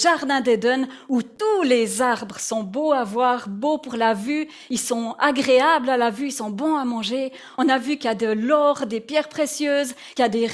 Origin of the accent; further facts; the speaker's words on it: Val-de-Ruz, Neuchâtel, Switzerland; J'ai grandi au Val-de-Ru et il y a plusieurs villages.